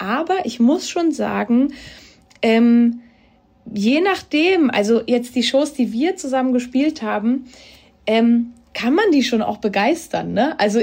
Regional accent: Switzerland; auch als Schweizerin immer wieder zurückkommen darf

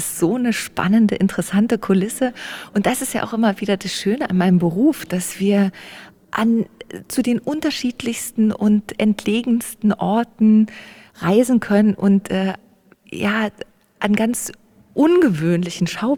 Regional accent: Saxony, Germany; Und das ist einfach so eine tolle Werbung für die Region, für meine Heimat.

